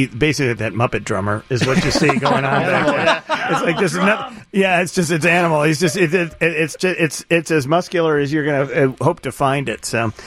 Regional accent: Lockport, United States; Yeah, we're from Lockport. Yeah, that's where we're from.

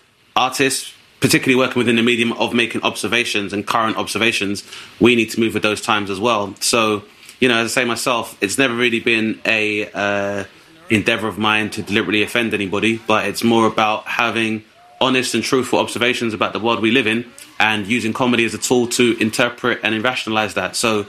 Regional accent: London, United Kingdom; I'm 6 foot, I'm black, I'm from South East London.

